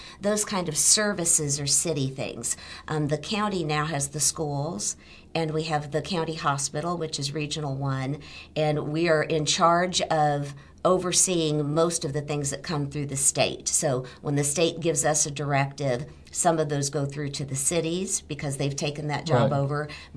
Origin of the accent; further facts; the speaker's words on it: Nebraska, United States; now in Memphis, United States; Well, I grew up on a farm in Nebraska, and Nebraska's a very small state. It doesn't have a lot of folks in it.